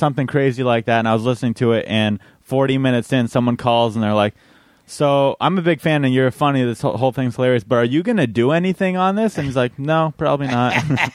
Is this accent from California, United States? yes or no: yes; San Diego, California, United States; San Diego.